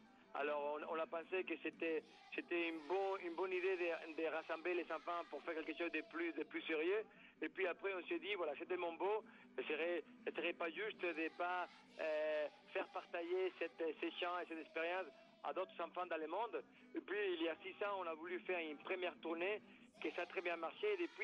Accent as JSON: {"language": "French", "country": "Spain", "moved": "as an adult", "lives_now": "Madagascar", "said": "Je suis espagnol et je suis vétérinaire de formation. Je suis parti au Cambodge il y a 20 ans. Et puis depuis, je habite toujours dans les pays en voie de développement, aujourd'hui à Madagascar."}